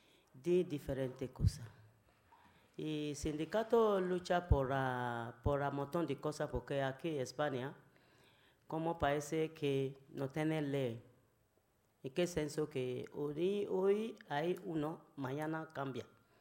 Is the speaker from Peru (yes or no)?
no; Nigeria; Spanish is a second language; also born or lived in Barcelona; now in Igualada, Spain; Yo soy de Nigeria. Yo viví aquí 11 años en Barcelona. Antes vivía en Barcelona, pero ahora yo vivo en Igualada